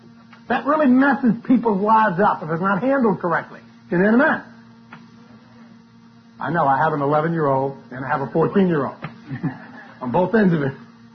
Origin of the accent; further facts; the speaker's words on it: New Orleans, Louisiana, United States; I grew up in New Orleans, Louisiana, and thereabouts. Tremendous prejudice where I grew up.